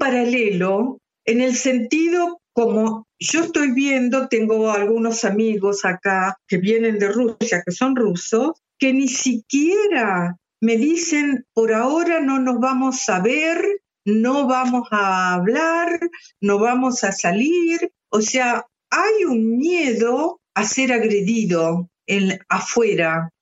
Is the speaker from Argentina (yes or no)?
yes; Argentina; now in Switzerland; Si yo me voy hoy a mi país de origen, que es Argentina, me sentiría mil veces más libre de lo que estoy hoy acá en Suiza.